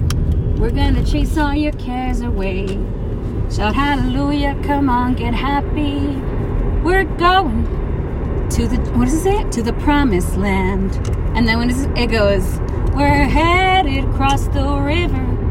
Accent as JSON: {"language": "English", "town": "Los Angeles", "region": "California", "country": "United States", "also_born_or_lived": "Texas", "said": "And I'm originally from Los Angeles, but Texas is, like, what made me who I am."}